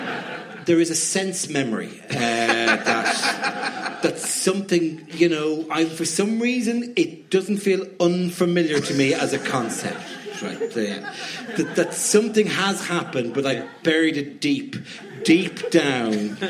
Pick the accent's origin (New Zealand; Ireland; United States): Ireland; I'm Irish. I'm in the Viking nation.